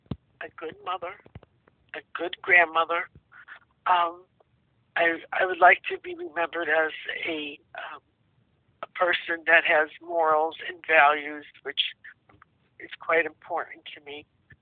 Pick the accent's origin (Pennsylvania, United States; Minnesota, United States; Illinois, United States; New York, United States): Pennsylvania, United States; Wilkes-Barre; now in Philadelphia, United States; And I think moving down to Philadelphia changed everything. It was just totally different than growing up in Wilkes-Barre. I never expected to move away from, you know, all my family up there.